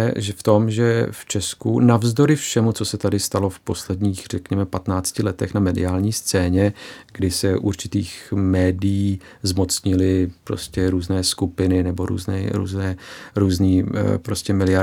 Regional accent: Belgrade, Serbia; tatínek je Srb, ale původem z Bosny a moje maminka je Češka, původem z Prahy. Narodil jsem se v Bělehradě, kde jsem vyrůstal v paneláku na předměstí Bělehradu

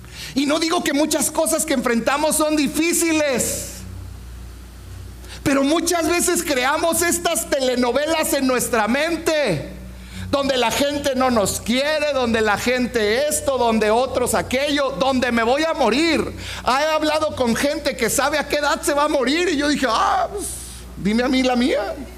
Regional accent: Mexico; Y nosotros como mexicanos, te voy a ayudar aún más allá.

